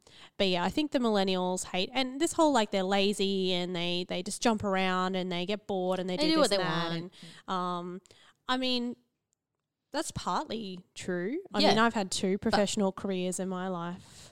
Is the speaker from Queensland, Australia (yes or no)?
yes; Queensland, Australia; I grew up in the central Queensland